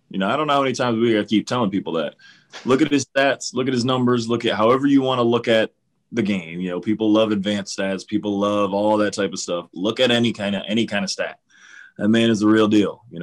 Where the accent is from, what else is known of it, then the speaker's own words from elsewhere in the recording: Cleveland, Ohio, United States; I grew up in Cleveland. I'm from here, and, you know, I love these fans.